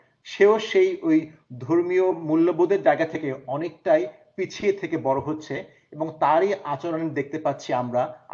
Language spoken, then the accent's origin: Bangla; Bangladesh; আমি ব্যক্তিগতভাবে বাংলাদেশে বড় হয়েছি, আমার প্রাথমিক শিক্ষা, মাধ্যমিক শিক্ষা, স্নাতক, স্নাতকোত্তর একটা পর্যায়ে বাংলাদেশেই ছিলাম।